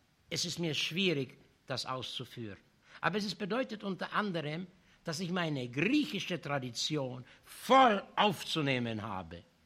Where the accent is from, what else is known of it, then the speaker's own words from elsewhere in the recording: Brazil; Was ich als Brasilianer Ihnen zu bieten habe